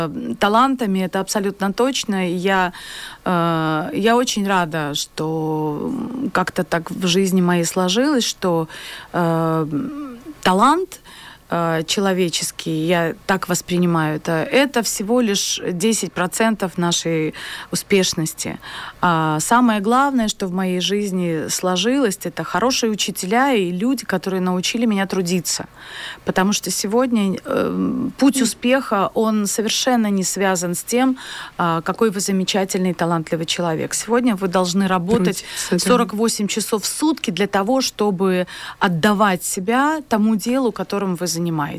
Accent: Belarus; я здесь живу всю свою сознательную жизнь. Уже действительно я могу говорить о том, что я белоруска русского происхождения.

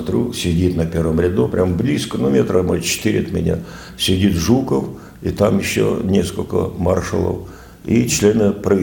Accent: Ukraine; Ну, я сам украинец, так, естественно, это для меня легкая песня.

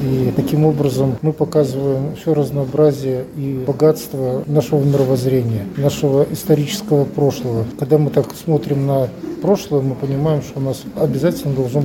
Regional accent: Belarus; какую часть в истории всего мира мы, белорусы, занимаем

